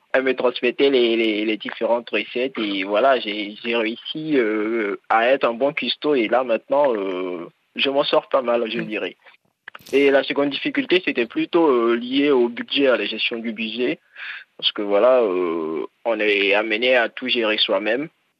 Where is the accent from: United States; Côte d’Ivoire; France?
Côte d’Ivoire; Bouaké, Vallée du Bandama; si vous voyez la carte de la Côte d'Ivoire, je suis originaire de Boaké au centre